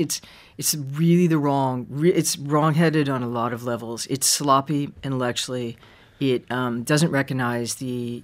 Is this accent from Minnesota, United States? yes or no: no; Texas, United States; I mean, I'm obviously American, right? I have Irish citizenship, but I'm American. I'm from Texas.